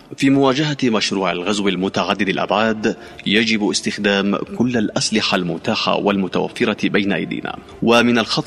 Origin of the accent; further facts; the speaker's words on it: Yemen; نحن كشعب يمني يجب أن نحسم خيارنا